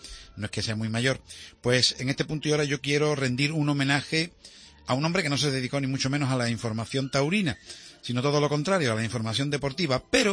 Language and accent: Spanish; Seville, Andalusia, Spain; Yo me crié, como tanta gente en Sevilla, escuchando la voz de Juan Tribuna y los dialoguillos de tío Pepe y su sobrino